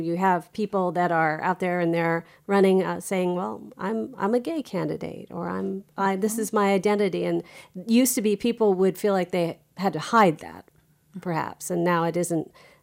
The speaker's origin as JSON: {"language": "English", "region": "Iowa", "country": "United States", "said": "I remember years ago when I first started as a journalist, I would tell people I was from Iowa"}